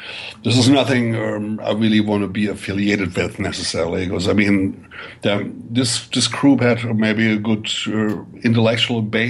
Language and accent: English; Germany; Well, you know, I grew up in Germany